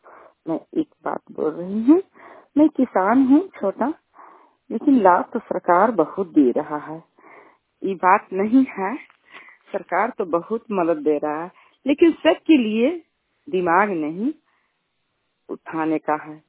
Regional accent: Chhotki Ghosi, Bihar, India; छोटकी घोसी के रहने वाले हैं, थाना हिलसा है, जिला नालंदा है, पोस्ट दाहा बीहा है और पंचायत कावा है।

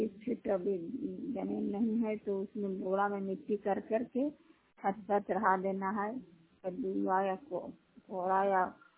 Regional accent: Itarsi, Madhya Pradesh, India; मैं इटारसी ग्राम से हूँ और सागर से लेकर अवरोही ब्लॉक है।

